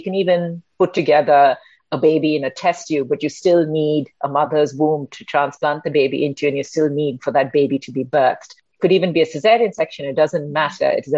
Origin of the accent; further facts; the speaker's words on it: Chennai, Tamil Nadu, India; I grew up in Chennai. It's a little coastal city, used to be called Madras. It's the capital city of the state of Tamil Nadu. So I grew up on the banks of the Bay of Bengal. I grew up in a coastal city.